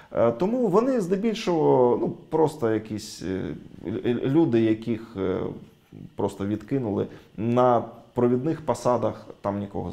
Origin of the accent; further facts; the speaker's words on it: Eastern Ukraine, Ukraine; Для нас западенці починалися там з Вінниці десь. Ми ж східняки, для нас все, що на захід, то